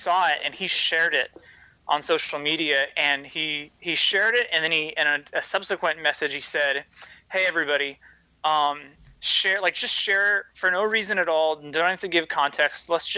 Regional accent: Texas, United States; Because I'm from Texas, and I don't know where Texas toast comes from.

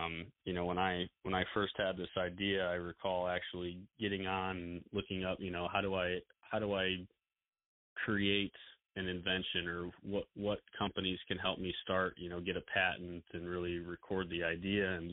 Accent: Mason City, Iowa, United States; So I grew up in Mason City, Iowa. Used to play at a little nine-hole course

